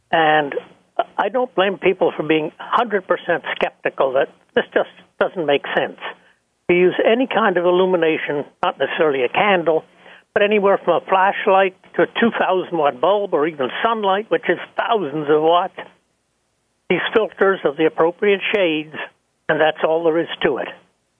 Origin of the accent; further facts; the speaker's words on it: United States; I'm speaking as an American entitled to my views.